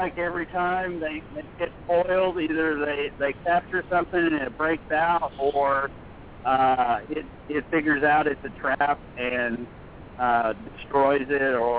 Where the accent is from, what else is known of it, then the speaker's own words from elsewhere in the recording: Ohio, United States; I'm from Ohio, and where the Ohio Grass Monster is within an hour of where I grew up.